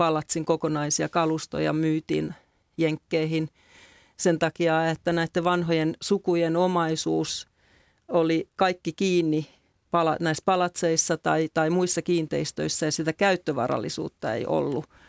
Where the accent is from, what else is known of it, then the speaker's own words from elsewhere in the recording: Hamina, Kymenlaakso, Finland; moved away as an adult; Ja kun olin 18 ja kirjoitin ylioppilaaksi, niin muutin pikkukaupungin tyttö Haminasta Helsinkiin